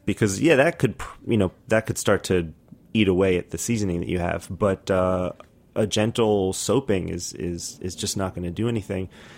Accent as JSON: {"language": "English", "town": "Brooklyn", "region": "New York", "country": "United States", "said": "I'm from Brooklyn."}